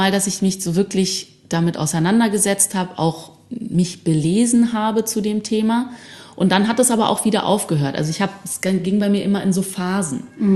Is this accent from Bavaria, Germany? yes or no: no; Berlin, Germany; Im behüteten Charlottenburg.